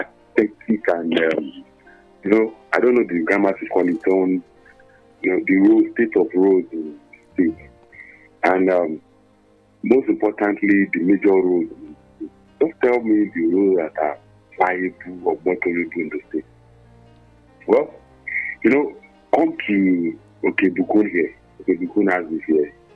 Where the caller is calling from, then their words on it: Abeokuta, Ogun, Nigeria; I'm coming from Abeokuta.